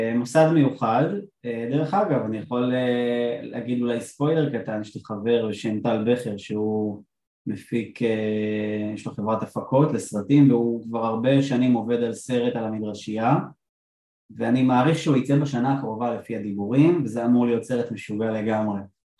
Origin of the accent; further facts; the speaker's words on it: Afula, Northern District, Israel; born there; אני בן 38, נולדתי באפולה, גדלתי במוסדות של הציונות הדתית, גדלתי במדרשיית נועם בפרדס חנה